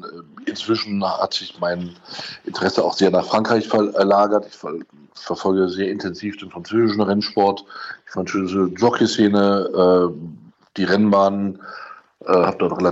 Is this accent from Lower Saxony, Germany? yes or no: yes; Hanover, Lower Saxony, Germany; musste mein Vater jobmäßig von München nach Hannover, um da einen Job anzutreten. Und dann bin ich in Hannover eben geboren und auch in die Schule gegangen.